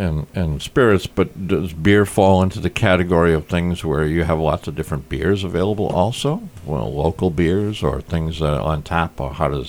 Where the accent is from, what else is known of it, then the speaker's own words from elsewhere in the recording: Rhode Island, United States; A lot of people ask me from different parts of the country when they find out I'm from Rhode Island, they say, oh, lobster.